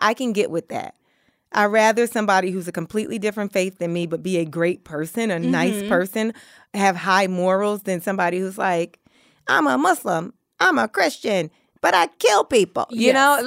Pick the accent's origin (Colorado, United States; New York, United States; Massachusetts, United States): New York, United States; New York City; I, you know, I grew up in Harlem. I used to be bused out of the neighborhood.